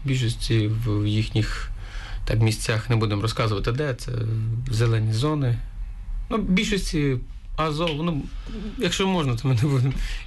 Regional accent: Ternopil, Ternopil Oblast, Ukraine; Ми з Тернополя.

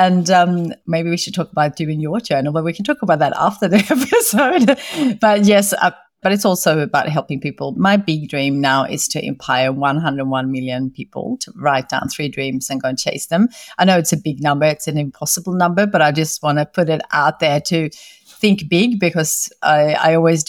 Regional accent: Sweden; moved away; So I grew up in Sweden, which is a very privileged country, but I grew up on a farm and my parents were always working.

